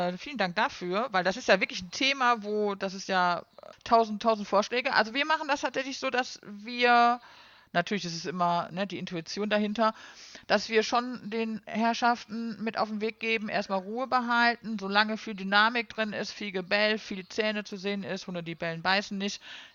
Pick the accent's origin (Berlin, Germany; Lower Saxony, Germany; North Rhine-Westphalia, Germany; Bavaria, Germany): North Rhine-Westphalia, Germany; born there; ich gebürtiger Ruhrpottler, ne?